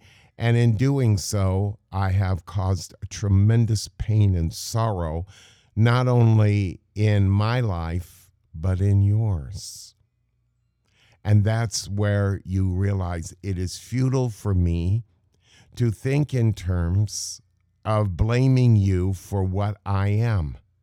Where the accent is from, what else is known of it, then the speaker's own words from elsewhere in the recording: Santa Barbara, California, United States; I grew up in Santa Barbara in a way. That was my big opening as a minister. And not only that, but my teenage years were all there.